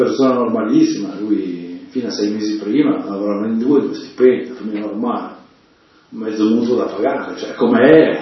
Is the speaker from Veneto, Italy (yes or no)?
no; Lombardy, Italy; in modo particolare da lombardi